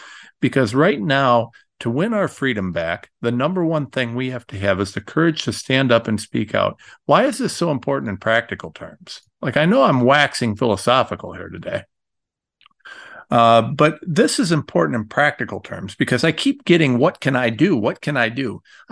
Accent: Ohio, United States; I'm nobody from Ohio and I got a platform now.

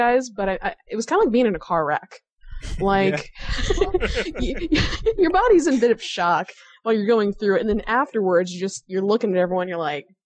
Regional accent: St. Louis, Missouri, United States; I'm from St. Louis, Missouri, actually.

